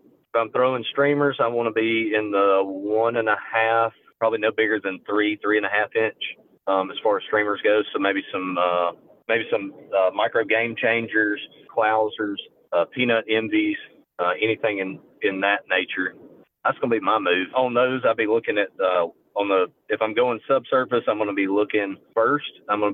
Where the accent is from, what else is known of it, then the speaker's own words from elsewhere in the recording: Wilsonville, Alabama, United States; I grew up fishing Lay Lake and Gunnersville and Waxahachie Creek on Lay Lake, and I grew up in Wilsonville, so those were all my, local areas.